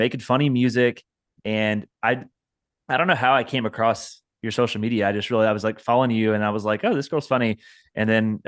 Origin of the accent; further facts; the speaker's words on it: Indiana, United States; So yeah, I'm glad I'm from Southern Indiana, but I do appreciate Northern Indiana.